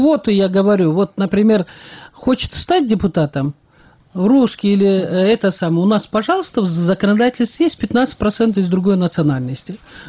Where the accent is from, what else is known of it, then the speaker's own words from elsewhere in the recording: the south, Russia; на юге, вот я сама южанка